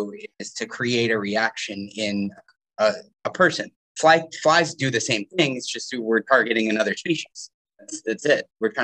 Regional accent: Maryland, United States; I grew up right on the Susquehanna Flats

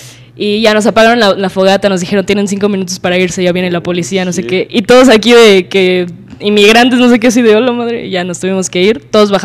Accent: Mexico; Pero obviamente somos mexicanos y pues ya saben la cultura.

